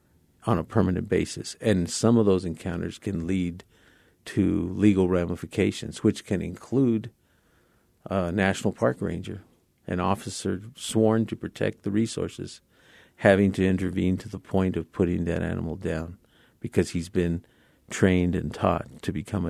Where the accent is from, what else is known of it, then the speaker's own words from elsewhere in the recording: Texas, United States; I'm a kid from South Texas, from the Rio Grande Valley of Texas. I loved nature when I was a kid.